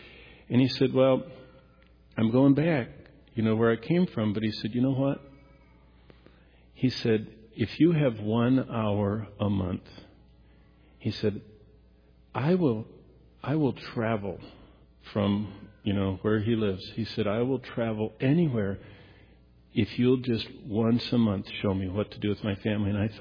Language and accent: English; Lansing, Michigan, United States; I grew up in Lansing, but my ancestral home where my ancestors are from is an 1820 log cabin in around St. John's.